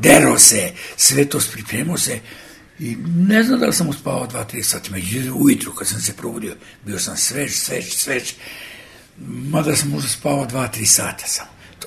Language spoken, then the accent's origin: Serbian; Serbia; Ja sam prvi Srbin